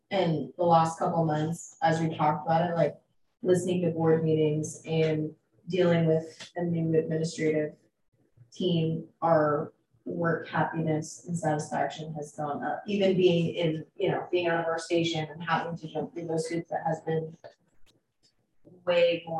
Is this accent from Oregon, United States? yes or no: yes; West Valley, Oregon, United States; And I came from West Valley